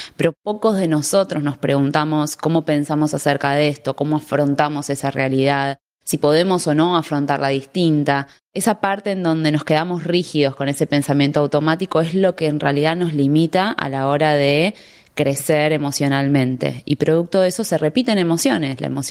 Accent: Buenos Aires, Argentina; moved away as an adult; now in Miami, United States

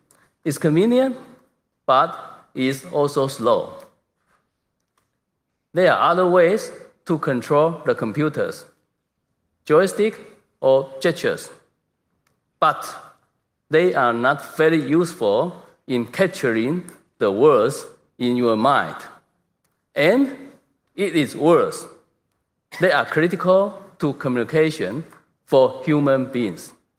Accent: Taiwan; English is a second language; now in Sydney, Australia; I live and work in Australia, but I am originally from Taiwan. I moved to Sydney 8 years ago and now run an university research center there.

